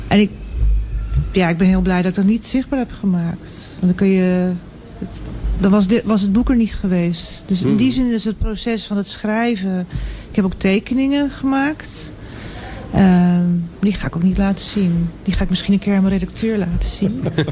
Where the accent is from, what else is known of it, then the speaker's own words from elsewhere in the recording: North Brabant, Netherlands; also born or lived in United States; Nee, wij zijn heel veel verhuisd. Maar uiteindelijk heb ik het langst in Brabant gewoond.